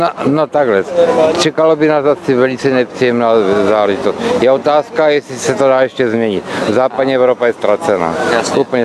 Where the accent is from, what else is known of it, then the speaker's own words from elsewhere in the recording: Brno, South Moravian Region, Czechia; Já jsem rozený Brňák, prostě.